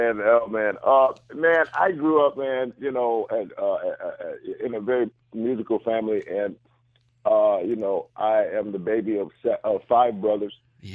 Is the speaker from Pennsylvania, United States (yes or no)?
no; Memphis, Tennessee, United States; I come from Memphis out of a very religious home.